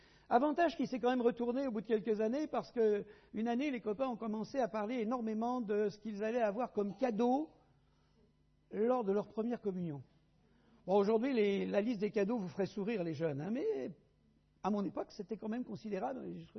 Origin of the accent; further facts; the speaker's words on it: Île-de-France, France; je suis parisien, né dans la région parisienne, élevé dans la région parisienne